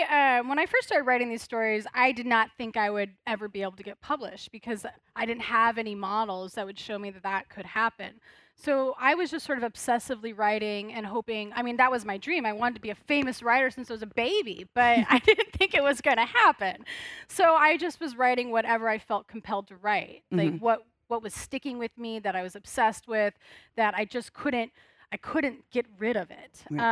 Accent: Denver, Colorado, United States; So I'm from Denver, and but I'm actually like I'm so deeply part of Colorado. So my ancestors migrated north from southern Colorado, which at one point had been Mexico before 1848, and they came up to Denver in the 1930s.

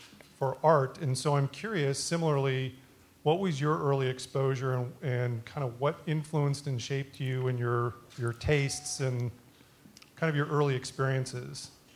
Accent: Chicago, Illinois, United States; I grew up in Chicago, and when I was a very little boy, my mom took me to the Art Institute

